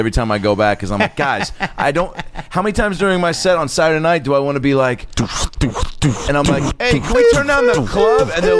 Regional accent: Seattle, Washington, United States; So when I came down here from Seattle, my mom, the one thing she said is she goes, you'll never be as good as Neve Campbell.

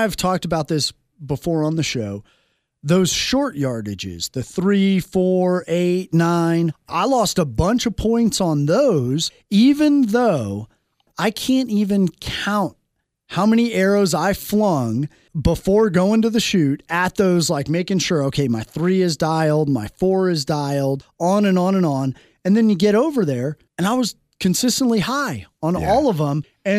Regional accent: Nevada, United States; we're from Nevada. We shoot that stuff, these angles.

